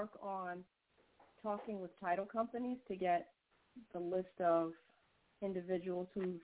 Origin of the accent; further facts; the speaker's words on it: Florida, United States; I'm from Florida, too.